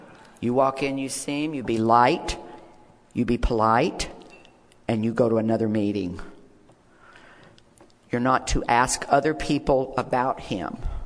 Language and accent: English; Deep South, United States; I grew up homosexual in the Deep South, and it was the 1950s and early 60s.